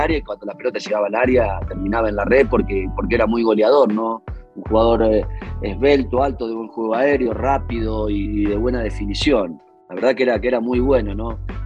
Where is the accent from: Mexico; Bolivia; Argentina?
Argentina; Yo arranqué en mi pueblo, que es lo más básico que hay allá en Argentina, ¿no?